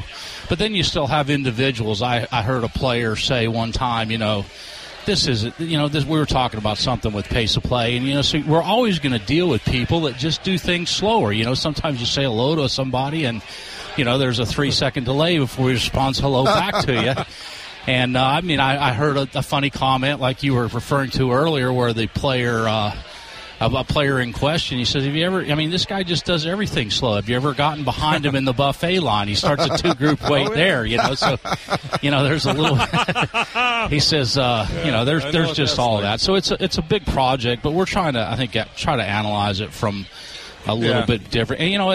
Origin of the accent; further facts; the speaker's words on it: Canada; I grew up playing hockey in Canada